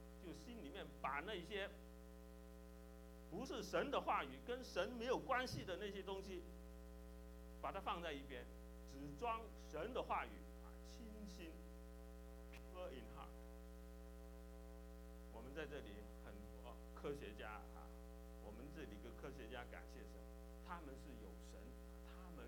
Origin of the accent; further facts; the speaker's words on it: China; 我们中国人有一个讲法啊，叫做什么？叫做可怜之人必有可恨之处哈。